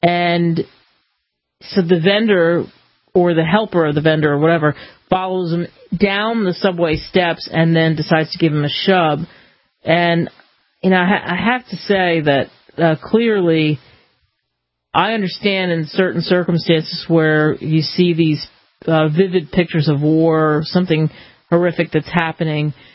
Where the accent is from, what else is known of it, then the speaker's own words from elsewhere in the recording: New York City, New York, United States; Originally, I am from New York City, and I have definitely use the subway in my lifetime.